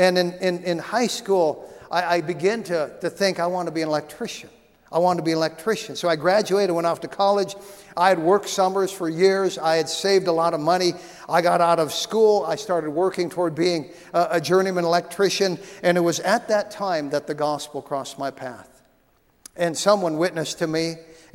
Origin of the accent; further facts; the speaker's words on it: Grand Forks, North Dakota, United States; born there; he was born in Grand Forks, and I was born in Grand Forks. He was born at St. Michael's Hospital. I was born at St. Michael's Hospital.